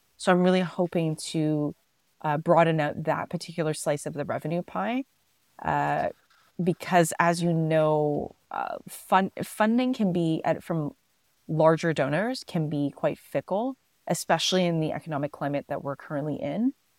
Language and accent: English; Scarborough, Ontario, Canada; Scarborough is a suburb of Toronto that is my hometown. I understand their pain points, what they celebrate. I understand like the geographic makeup of that area.